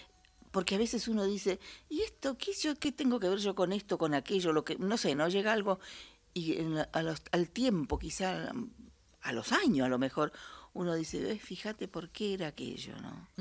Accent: Los Toldos, Argentina; born there; Yo nací en la comunidad de los toldos.

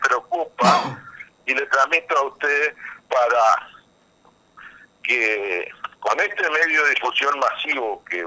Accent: Argentina; yo soy un ciudadano común, como vos, que transito las calles de mi pueblo hace 54 años, que me crié acá, frente a la Plaza San Martín, jugando en la Plaza San Martín.

